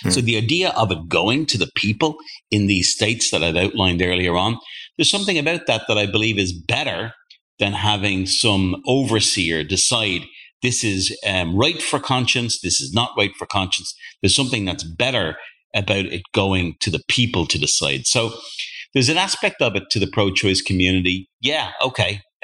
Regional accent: Ireland; I'm from Ireland

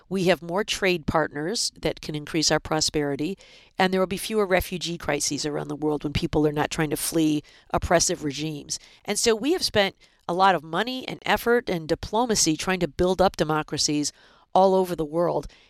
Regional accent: Michigan, United States; Yeah, so in my home state of Michigan during COVID

